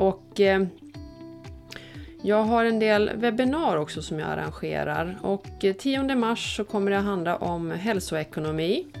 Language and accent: Swedish; Dalarna County, Sweden; Jag är ju från Dalarna